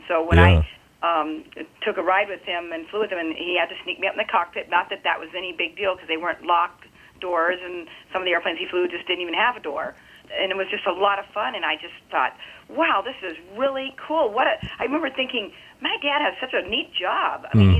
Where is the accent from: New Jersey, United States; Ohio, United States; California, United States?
California, United States; San Carlos; I got kind of hornswoggled to run for this Miss San Carlos, which is my hometown